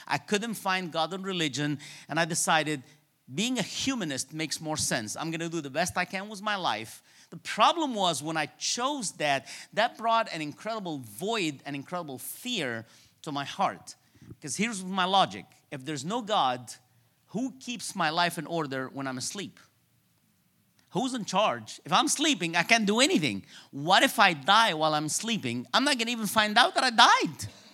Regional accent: Cairo, Cairo Governorate, Egypt; now in Toronto, Canada; I was born and raised in Cairo, Egypt. And I was born in a Coptic family.

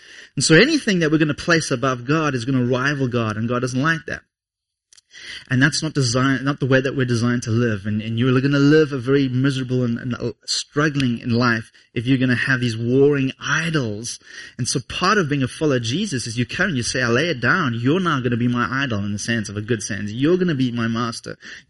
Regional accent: England, United Kingdom; born there; I was born in England, so my nation of birth did something radical.

